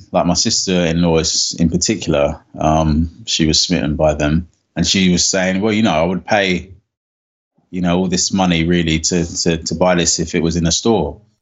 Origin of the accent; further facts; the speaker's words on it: Plumstead, London, United Kingdom; So I've got the Plumstead Pantry in my hometown at the moment, which is Plumstead's.